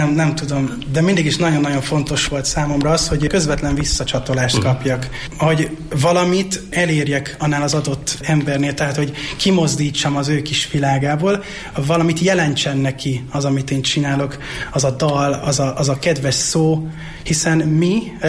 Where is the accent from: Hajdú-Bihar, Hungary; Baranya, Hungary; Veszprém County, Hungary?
Veszprém County, Hungary; Pápa; moved away as an adult; de az én családom pápai, tehát ott is nőttem fel, egészen 19 éves koromig ott éltem.